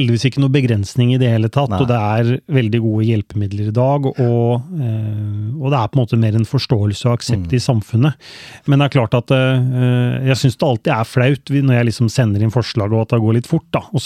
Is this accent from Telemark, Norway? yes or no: yes; Skien, Telemark, Norway; Jeg har vokst opp på Kleiva, så jeg ekte Kleiva-gutt. Born and raised i Skien. Moren min fra Bø, og faren min fra Larvik. Og bodde her, og der vokste jeg da opp med min tvillingssøster.